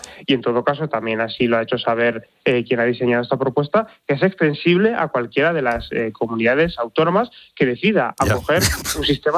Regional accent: Basque Country, Spain; yo soy vasco, tenemos un sistema de financiación singular

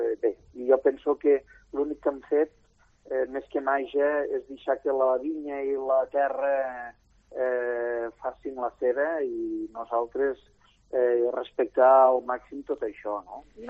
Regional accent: Gandesa, Catalonia, Spain; decideixo fer un retorn cap a Gandesa, cap a la meva terra, el meu poble, la meva comarca, i a agafar les vinyes de casa, el meu pare pagès, el meu avi enòleg

